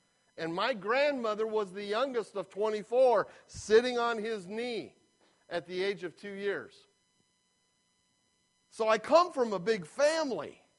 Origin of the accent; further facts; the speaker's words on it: Iowa, United States; As kids in Iowa, growing up in Iowa, my father came from a large family.